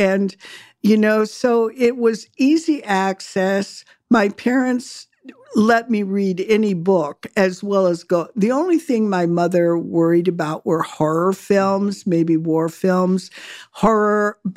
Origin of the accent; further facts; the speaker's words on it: South Dakota, United States; also born or lived in Arkansas; in Arkansas. Most people don't know that because I'm so associated with South Dakota, which really is my home state.